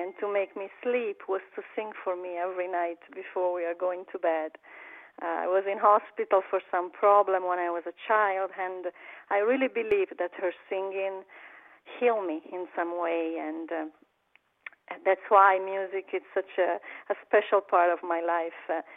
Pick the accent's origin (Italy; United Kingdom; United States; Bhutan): Italy; Tuscany; English is a second language; I was born in Tuscany, in the north of Tuscany, 1 hour from Pisa and Florence, near the mountains and near the ocean